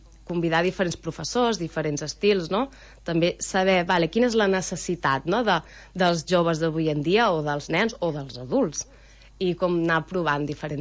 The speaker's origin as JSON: {"language": "Catalan", "town": "Ventalló", "region": "Catalonia", "country": "Spain", "said": "jo soc de Ventalló i soc part de l'Associació Cultural"}